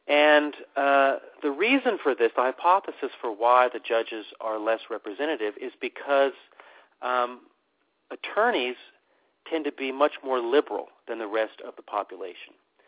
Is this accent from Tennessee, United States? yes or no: yes; Tennessee, United States; In my home state of Tennessee, we abolished a mandatory commission system